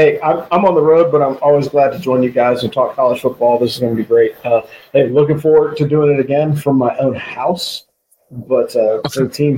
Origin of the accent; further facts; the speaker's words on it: Waikiki, Hawaii, United States; from Waikiki, Hawaii.